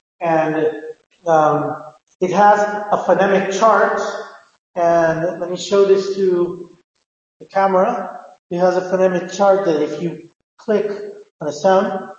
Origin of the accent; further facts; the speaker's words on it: United States; And for example, this word, I'm American, I would pronounce bar.